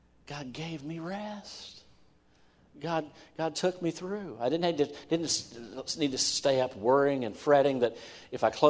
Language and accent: English; West Virginia, United States; born there; Now, I was born in West Virginia. I live in West Virginia. I love West Virginia.